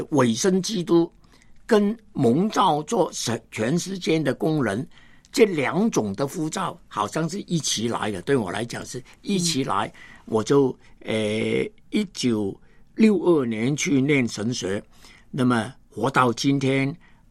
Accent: Hong Kong; 我是香港出生的人。

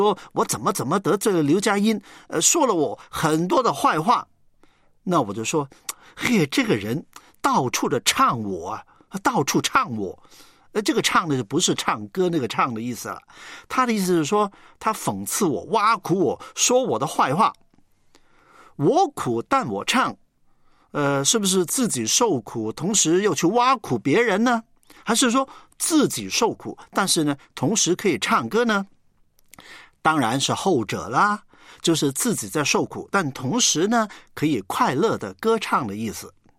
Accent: Guangdong, China; first language Cantonese; Chinese is a second language; 你知道我是个广东人，说粤语，平常都是说粤语的

